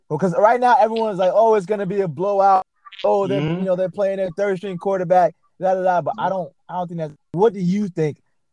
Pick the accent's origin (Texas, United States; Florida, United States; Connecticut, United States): Florida, United States; I'm from Florida, and pretty much all my, you know, experience is Florida. And I also live in Georgia too